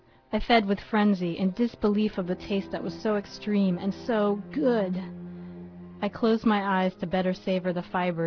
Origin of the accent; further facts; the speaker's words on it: Vermont, United States; I grew up in Vermont, and so I knew, exactly what the forest feels like when it's getting dark and filling with snow. I am of German heritage.